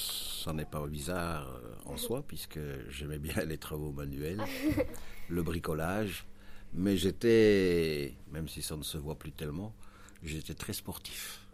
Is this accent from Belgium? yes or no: yes; Belgium; puisque je suis belge.